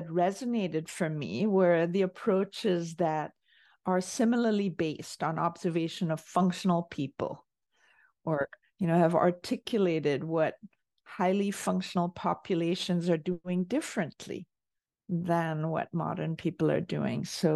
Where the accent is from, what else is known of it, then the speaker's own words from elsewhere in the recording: India; moved away; growing up in India